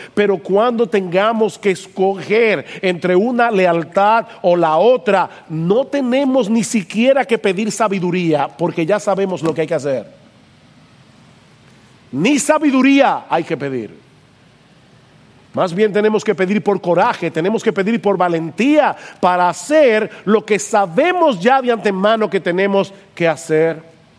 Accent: Dominican Republic; aún como dominicanos, a la hora de votar

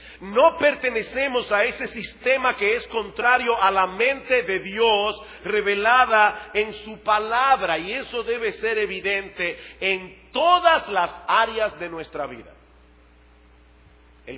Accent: Dominican Republic; antes que dominicanos, nosotros somos cristianos.

